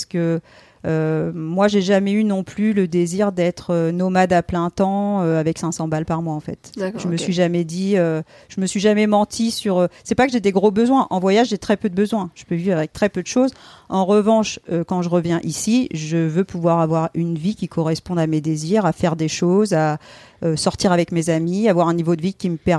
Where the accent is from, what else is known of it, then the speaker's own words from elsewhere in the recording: Normandy, France; parce que moi, à l'origine, je suis de Normandie. Donc, comme je t'ai dit, je suis rentrée chez mes parents.